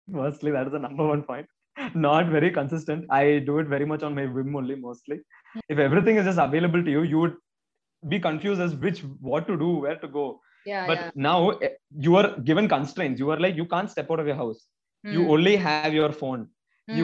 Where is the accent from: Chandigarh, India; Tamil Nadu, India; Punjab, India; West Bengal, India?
Tamil Nadu, India; Chennai; I was a Mallu guy who was growing up in Chennai